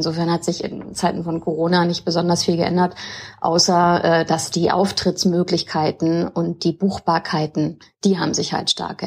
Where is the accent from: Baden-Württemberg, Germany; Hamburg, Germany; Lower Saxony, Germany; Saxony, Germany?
Hamburg, Germany; now in Berlin, Germany; ich bin ja Hamburgerin, lebe aber in Berlin